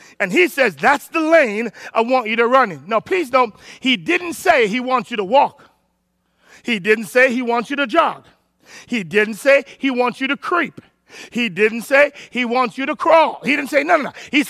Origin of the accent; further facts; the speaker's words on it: Jamaica; Obviously, I'm Jamaican, so I'm going to have it.